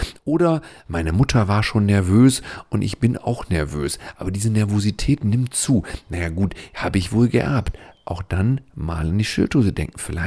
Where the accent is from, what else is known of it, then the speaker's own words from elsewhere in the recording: Wilhelmshaven, Lower Saxony, Germany; Ich komme aus Wilhelmshaven, wie Sie wissen, und es fallen mir da so 2-3 gute Weinhändler ein.